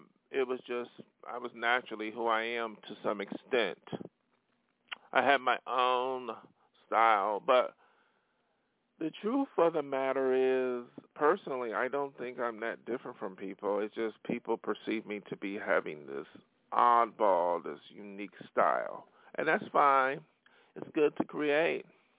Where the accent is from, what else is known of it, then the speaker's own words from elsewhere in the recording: New York, United States; now in Los Angeles, United States; And that's why I came from New York State and came to L.A. to make my dream come true.